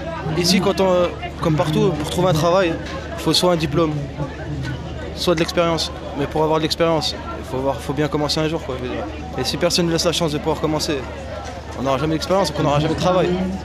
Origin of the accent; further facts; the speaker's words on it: Nancy, Grand Est, France; Moi, j'ai 25 ans, je viens de Nancy.